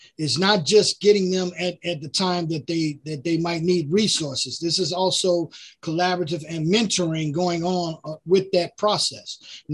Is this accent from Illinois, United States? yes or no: yes; East St. Louis, Illinois, United States; I grew up in the East St. Louis Boys Club. They helped keep me out of trouble.